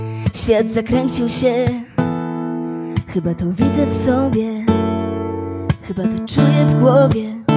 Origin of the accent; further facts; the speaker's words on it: Jarocin, Greater Poland Voivodeship, Poland; Bo jestem z Jarocina w ogóle.